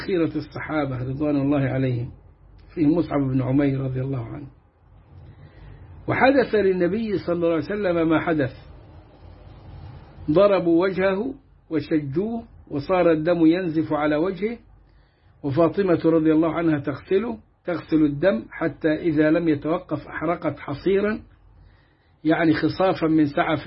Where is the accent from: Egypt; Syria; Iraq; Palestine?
Egypt; accent: Egyptian; بلهجتنا المصرية